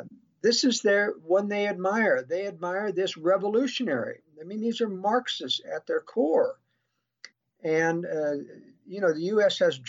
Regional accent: Portland, Oregon, United States; I'm from Oregon. I was raised in the Portland area when it was much more conservative.

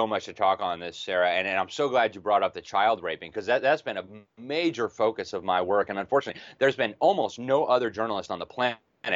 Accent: Mexico; also born or lived in Brazil / Switzerland / South Africa; now in United States; I grew up mostly in Latin America, many years in Mexico, many years in Brazil. We moved to Switzerland, and then I moved down to Africa, South Africa, for some time, then back to Europe.

